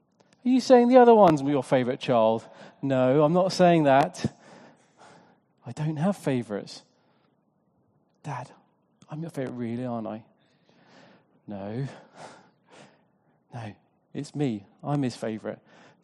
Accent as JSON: {"language": "English", "country": "United Kingdom", "said": "because I'm British, and the thought of someone kind of getting in my business makes me feel a little bit uncomfortable at times."}